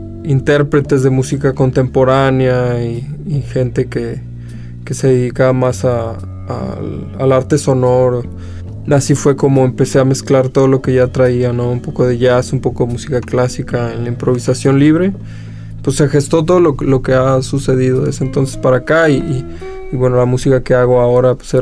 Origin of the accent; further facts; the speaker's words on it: Monterrey, Nuevo León, Mexico; Yo soy del norte de México, de Monterrey, y ahí empecé tocando música folclórica del estado de Nuevo León. Música, yo tocaba el acordeón y a los 13 empecé estudiando esta música. Como a los 15 tocaba en una orquesta de folclore en Monterrey